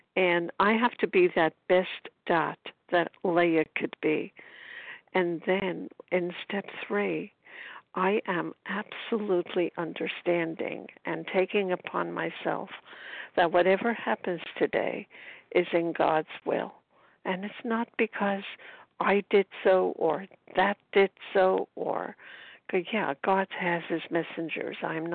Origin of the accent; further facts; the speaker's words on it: Brooklyn, New York, United States; I'm from Brooklyn, New York